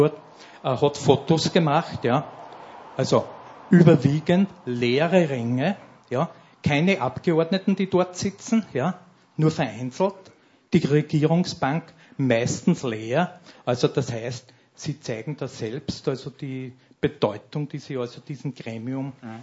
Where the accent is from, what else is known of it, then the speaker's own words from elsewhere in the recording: Upper Austria, Austria; ich komme aus dem Bezirk Vöcklabruck.